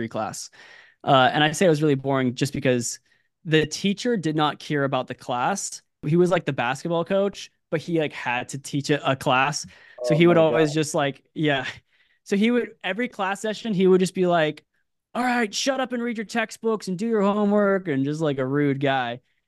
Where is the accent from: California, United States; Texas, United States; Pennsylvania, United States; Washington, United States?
California, United States; also born or lived in Ethiopia; Yeah, so I'm born and raised in California outside of for 3 years of my childhood. From age 2 to 5, my family was in Ethiopia.